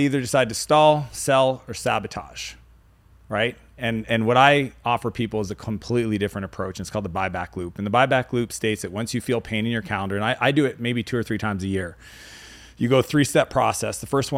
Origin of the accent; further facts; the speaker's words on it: Canada; I came from Canada, so that's like a real trip.